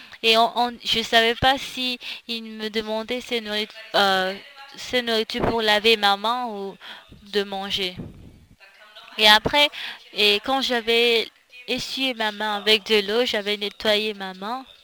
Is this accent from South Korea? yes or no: yes; North Gyeongsang, South Korea; French is a second language; Moi, je viens de Gyeongbuk, en Corée, qui est ma ville natale.